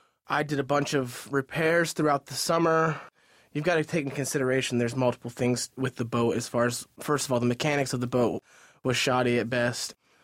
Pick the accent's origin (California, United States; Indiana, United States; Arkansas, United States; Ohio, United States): Ohio, United States; we grew up together in the Pickwa-Sidney area of Ohio.